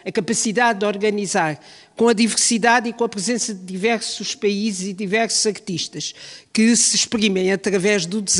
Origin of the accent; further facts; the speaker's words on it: Caldas da Rainha, Leiria, Portugal; venho das Caldas da Rainha